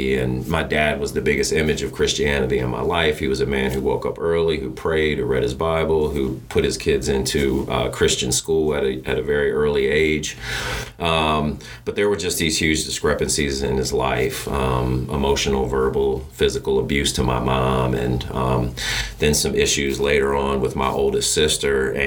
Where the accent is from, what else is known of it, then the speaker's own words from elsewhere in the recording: Frederick, Maryland, United States; born there; So I was born in Frederick, Maryland, which is about 30 miles north of Washington, D.C. But I moved around a lot.